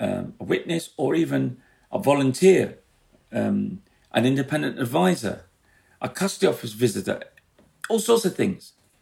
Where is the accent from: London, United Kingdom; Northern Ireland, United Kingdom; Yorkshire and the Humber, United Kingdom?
London, United Kingdom; and I grew up in the East End